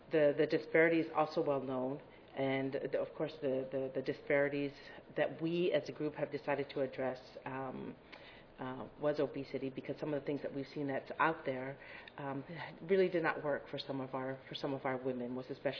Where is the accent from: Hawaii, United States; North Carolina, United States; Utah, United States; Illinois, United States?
Utah, United States; Salt Lake City; from Salt Lake City, Utah.